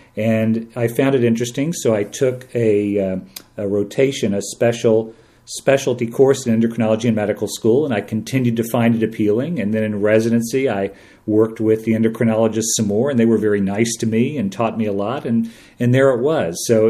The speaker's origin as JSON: {"language": "English", "town": "Fort Worth", "region": "Texas", "country": "United States", "tie": "born or raised there", "said": "Well, I grew up in Fort Worth, Texas, and I went to college at the University of Texas."}